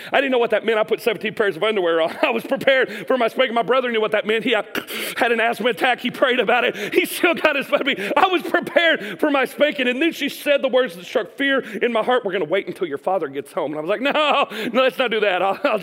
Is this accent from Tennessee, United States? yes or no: yes; Chattanooga, Tennessee, United States; I grew up on the University of Tennessee at Chattanooga's campus right next to the Kappa Sig house. So from the time we moved to Chattanooga when I was 10, so 10 until I was like 19, I lived next to a bunch of fraternity boys.